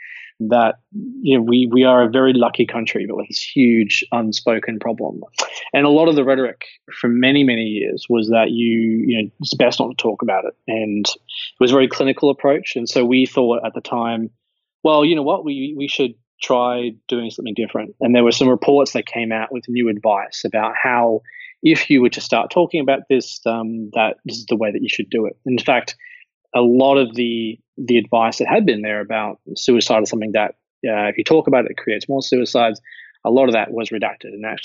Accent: Brisbane, Queensland, Australia; I'm from Brisbane, Australia

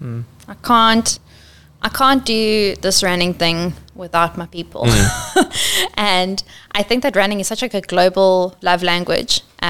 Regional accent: Durban, KwaZulu-Natal, South Africa; Like, I grew up in Durban too, so I'm aware of what Durban winter is with its 23 degrees.

